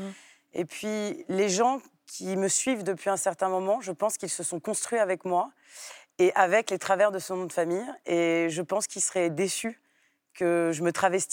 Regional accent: Paris, Île-de-France, France; also born or lived in Marseille; Petite, quand je suis, quand je suis revenue de Marseille, effectivement, il y a eu quand j'ai recommencé à être scolarisée à Paris

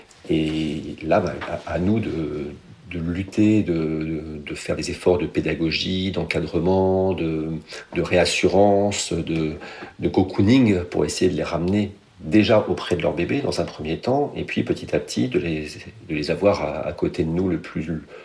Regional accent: France; qui sont encore expérimentales un petit peu chez nous en France.

